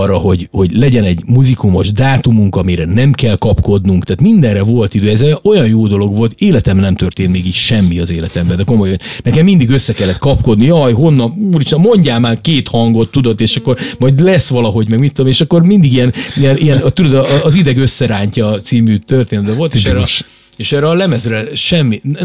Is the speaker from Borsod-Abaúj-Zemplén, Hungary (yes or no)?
yes; Onga, Borsod-Abaúj-Zemplén, Hungary; miskolci származású, vagy pontosan ongai. Miskolc melletti faluból származom